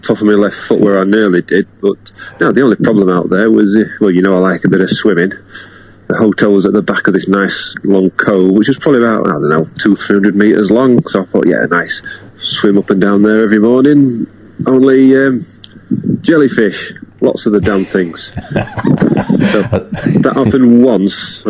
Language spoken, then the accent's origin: English; Yorkshire and the Humber, United Kingdom; I'm a Yorkshire man